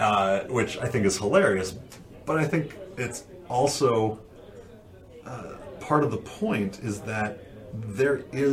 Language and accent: English; Aberdeen, South Dakota, United States; because I grew up in Aberdeen, South Dakota.